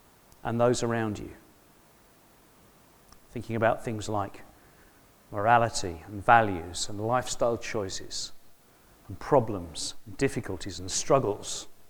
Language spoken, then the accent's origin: English; London, United Kingdom; accent: South London; Well, clearly by my accent, I don't come from here. I'm a South Londoner. And if my sister was in the room, I'd be broad South London talking like that before any time at all.